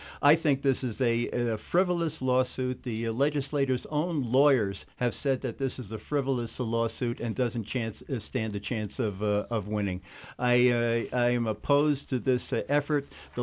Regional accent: New York, United States; I am originally from New York. I had a home up in what is called the Adirondack Park.

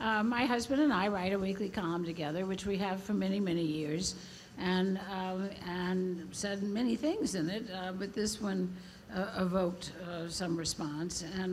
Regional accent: the South, United States; some of it is because I grew up in the South and I recognized a lot of it.

